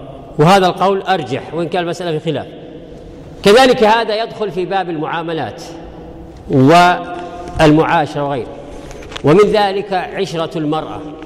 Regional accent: Saudi Arabia; احنا عندنا بالسعودية

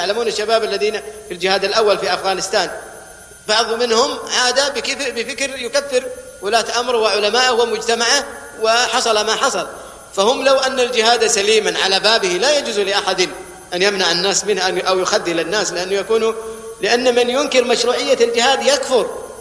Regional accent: Saudi Arabia; نستغرب في بلادنا السعوديه كيف يقومون بالتفجير الذي سمعتموه وشاهدتموه

